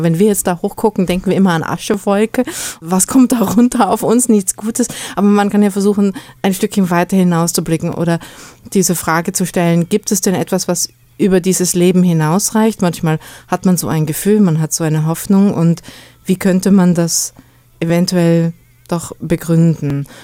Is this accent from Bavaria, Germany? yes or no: yes; Bavaria, Germany; Ich bin ja in Bayern aufgewachsen und in Bayern sagt man ja zu jemandem